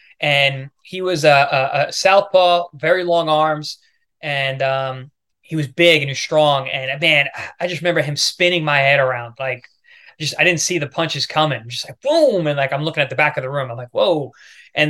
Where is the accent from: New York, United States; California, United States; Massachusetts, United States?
New York, United States; Long Island; I'm from Long Island. So even for me going to New York City, I'm an outsider.